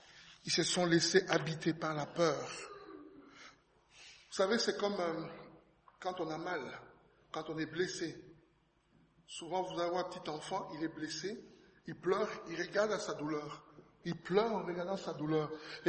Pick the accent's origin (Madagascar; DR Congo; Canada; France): DR Congo; Moi, je viens du Congo.